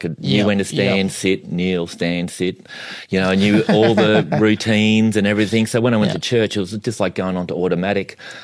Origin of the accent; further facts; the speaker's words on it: Albury-Wodonga, New South Wales, Australia; We're from Albury-Wodonga originally.